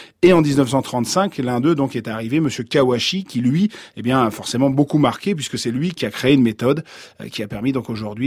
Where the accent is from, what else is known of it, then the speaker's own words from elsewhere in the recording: France; Je suis français. Mon passeport est français.